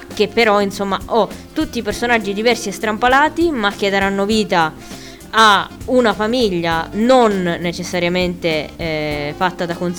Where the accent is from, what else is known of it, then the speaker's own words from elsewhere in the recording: Sicily, Italy; come me, perché io sono siciliana